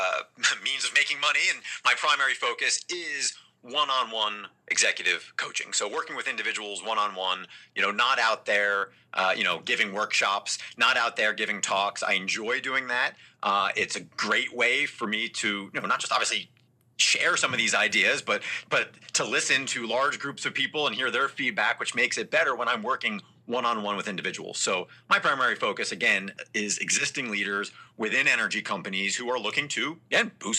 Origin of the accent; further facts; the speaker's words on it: New Jersey, United States; Well, I am from New Jersey. So, you know, there's always some mobster connections there when you're from Northern New Jersey outside of New York.